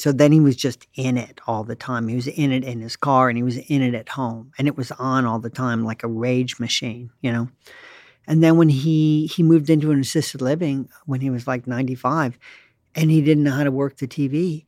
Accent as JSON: {"language": "English", "town": "Raleigh", "region": "North Carolina", "country": "United States", "tie": "born or raised there", "said": "we grew up in Raleigh, and he was on the, did editorials on the news."}